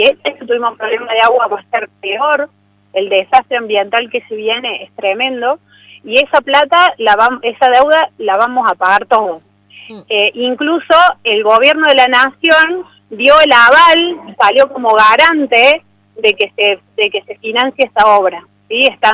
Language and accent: Spanish; San Roque, Andalusia, Spain; pues yo soy de San Roque, pero estamos todos conectados.